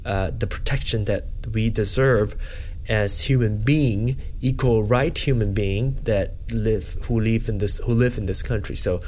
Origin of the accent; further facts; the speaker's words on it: Malaysia; now in United States; We meaning both the couple of a binational couple, say by nationality, I'm Malaysian, and my partner's American.